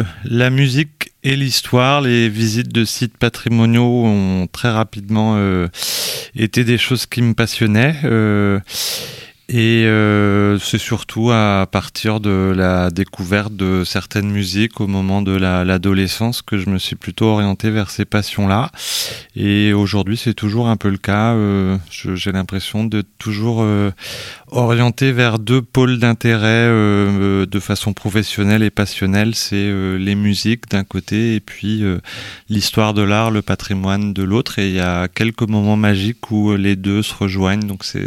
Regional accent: Brittany, France; je suis né à Rennes et je suis originaire non pas de Rennes mais de la campagne rennaise. Je suis originaire du coin Mordel-Saint-Très-l'Heureux à l'ouest de Rennes où j'ai grandi. Je ne suis rennais depuis mes études, à la fin du XXe

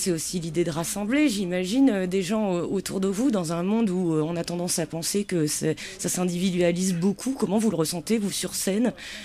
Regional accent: Hauts-de-France, France; Moi, je viens de Picardie, le ch'timi, c'est des langues oubliées aussi

